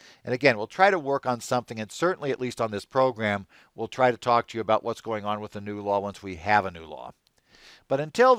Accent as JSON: {"language": "English", "town": "Phoenix", "region": "Arizona", "country": "United States", "said": "In case you're not aware, I am from Phoenix."}